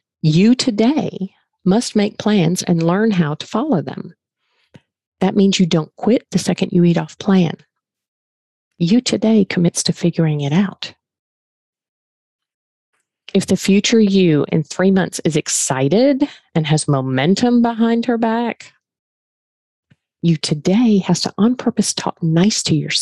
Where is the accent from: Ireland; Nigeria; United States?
United States; the South; I'm a slow talker. I'm from the South.